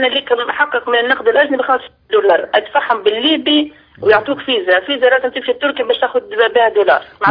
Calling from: Libya; عندنا في ليبيا عندنا نظام منع المصرف

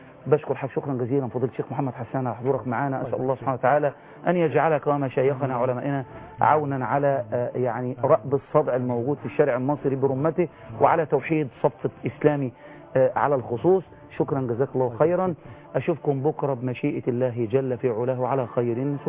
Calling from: Minya, Minya Governorate, Egypt; بسرعة كده، أنا من المنيا

